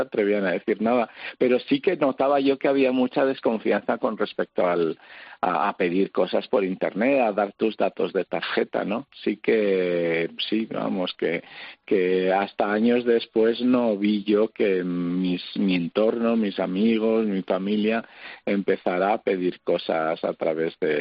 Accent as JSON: {"language": "Spanish", "town": "Villadiego", "region": "Castile and León", "country": "Spain", "said": "no solo a España, sino a mi pueblo, ¿no? A Villadiego, en Burgos"}